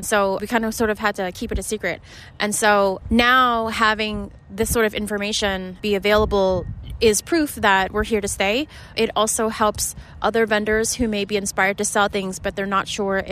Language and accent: English; Philadelphia, Pennsylvania, United States; Yeah, I mean, I'm from Philly and I grew up with the market.